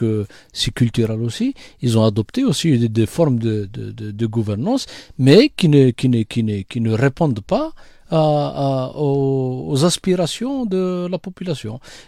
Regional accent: Kabylie, Algeria; C'est pour ça qu'on dit que nous, on a été marginalisé parce qu'on est kabyle.

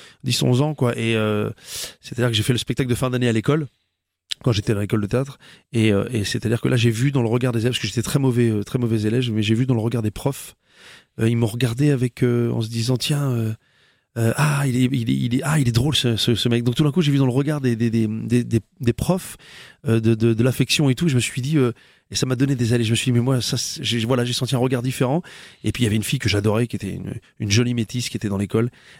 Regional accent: Rouen, Normandy, France; born there; je suis né ici, moi. Je suis né à Rouen. Je suis né au CHU de Rouen.

